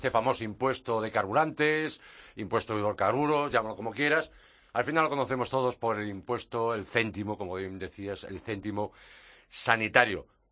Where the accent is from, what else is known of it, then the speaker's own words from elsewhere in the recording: Galicia, Spain; como decía la ley, la incumplían, como mi tierra natal, como Galicia.